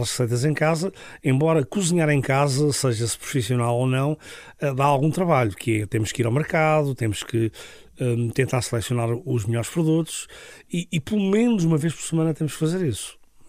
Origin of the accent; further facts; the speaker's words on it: Seixal, Setúbal, Portugal; born there; eu sou de uma família alentejana, apesar de não ter nascido no Alentejo, e toda a gente acha que eu nasci no Alentejo, mas não, eu nasci num concelho muito perto daqui